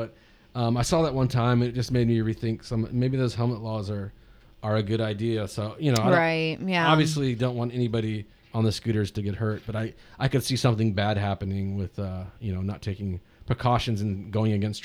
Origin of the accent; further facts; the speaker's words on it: Mississippi, United States; now in Raleigh, United States; But I moved here from Mississippi where people go like 12 miles per hour and they're super polite.